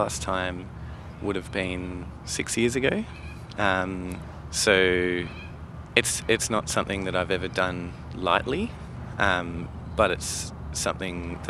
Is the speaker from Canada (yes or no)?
no; Newcastle, New South Wales, Australia; I grew up in Newcastle. It's the second largest city in New South Wales, also the world's largest coal port.